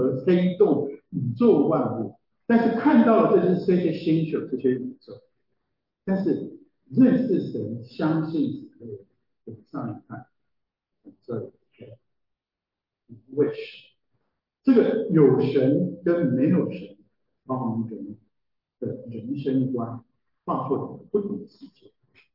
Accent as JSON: {"language": "Chinese", "country": "Taiwan", "lives_now": "United States", "said": "我们从台湾来，台湾的衣服很少变色"}